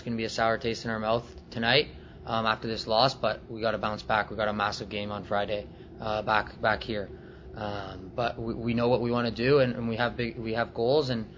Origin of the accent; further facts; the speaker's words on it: Newmarket, Ontario, Canada; it's really special to do it for my hometown team. I'm a proud York Region boy. I like to say that I'm from Newmarket